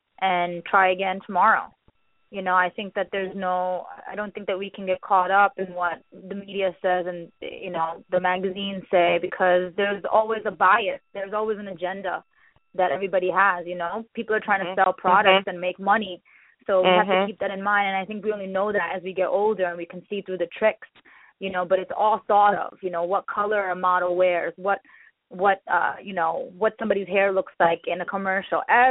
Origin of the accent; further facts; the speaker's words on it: Bronx, New York, United States; how do you create your identity within diversity in an urban environment, seeing as I grew up in the Bronx.